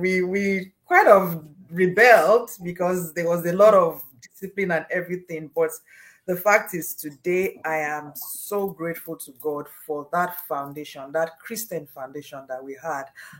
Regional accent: Ibadan, Oyo, Nigeria; born there; So my parents, I was born actually in the city of Ibadan, Nige

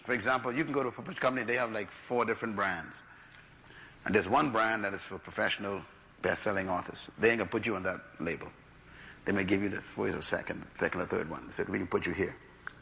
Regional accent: Bahamas; Oh, yeah, I'm from the Bahamas. I'm a crazy man.

